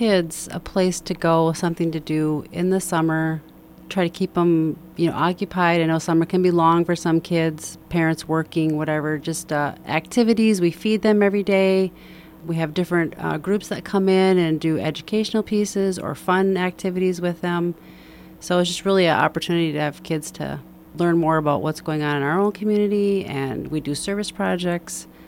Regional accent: Fridley, Minnesota, United States; Well, I grew up in Fridley, graduated from Fridley High School.

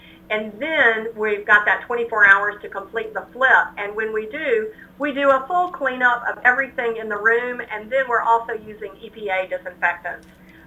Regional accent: North Carolina, United States; I grew up in North Carolina my first 30 years.

